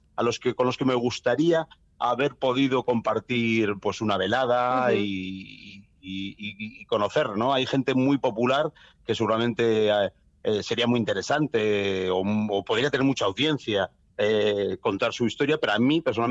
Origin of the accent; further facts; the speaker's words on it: Portugalete, Basque Country, Spain; Fue en Portugalete, en mi pueblo